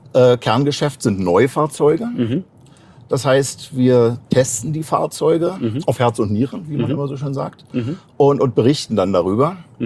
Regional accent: Berlin, Germany; born there; Ich bin gebürtiger Berliner, einer der wenigen noch in der deutschen Hauptstadt.

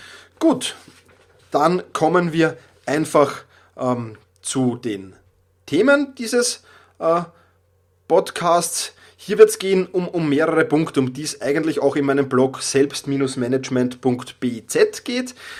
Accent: Vienna, Austria; accent: Viennese; ich komme aus Wien, ich habe den Wiener Dialekt manchmal drauf.

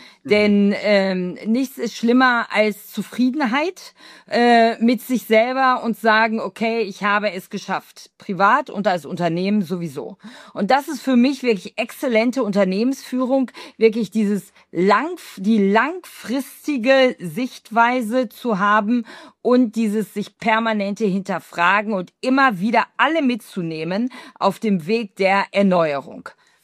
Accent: North Rhine-Westphalia, Germany; Ursprünglich komme ich aber aus Ostwestfalen, aus der Nähe von Bielefeld. Dort habe ich studiert und dort habe ich auch die ersten Jahre im ostwestfälischen Mittelstand gearbeitet.

